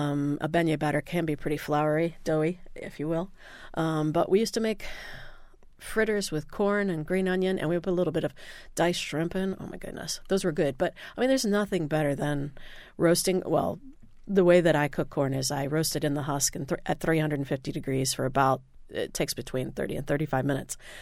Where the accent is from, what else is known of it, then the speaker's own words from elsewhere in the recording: Indiana, United States; growing up in Indiana didn't exactly.